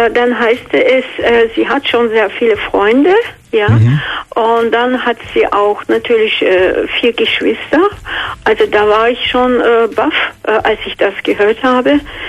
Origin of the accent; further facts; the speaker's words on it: Georgia; now in Stuttgart, Germany; Aus Georgien.